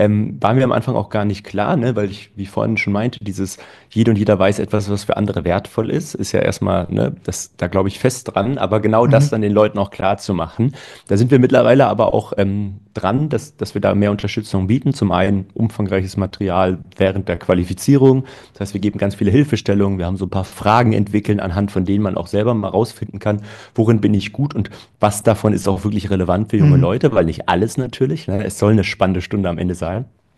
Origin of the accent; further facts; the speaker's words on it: Berlin, Germany